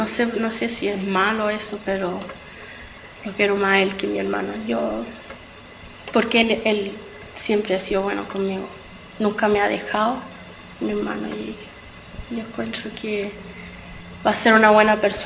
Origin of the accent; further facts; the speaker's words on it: Chile; born there; moved away; por eso yo quiero viajar también a Chile, porque quiero conocer a donde yo nací